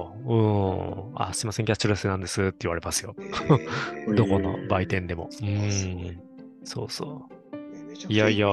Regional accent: Kameoka, Kyoto, Japan; 地元の京都のそれこそ亀岡にできてる、うん、あのサッカースタジアム

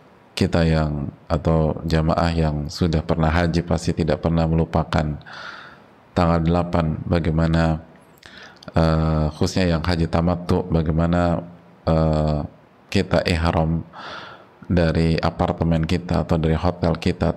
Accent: Makassar, South Sulawesi, Indonesia; usia 60 tahun. Kita orang Makassar 39 tahun.

